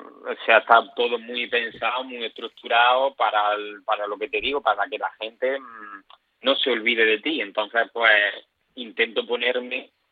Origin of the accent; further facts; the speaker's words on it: Jaén, Andalusia, Spain; soy de Jaén, y aquí en Jaén, quien más, quien menos, la aceituna la ha catado